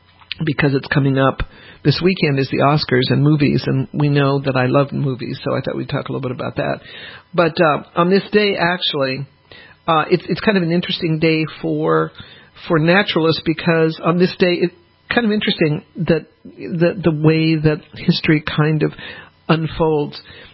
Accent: Colorado, United States; I grew up in Colorado, and so long before jeans were really fashionable

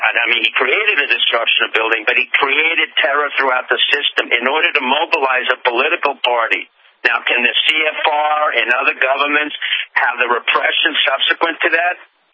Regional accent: Toulouse, Occitania, France; They came from the areas that I grew up in France, in the south of France, in Toulouse

